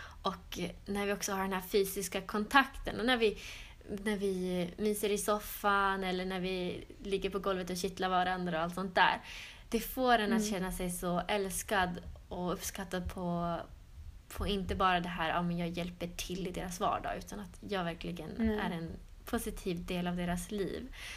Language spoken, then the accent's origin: Swedish; Norrland, Sweden; Jag kommer från Norrland.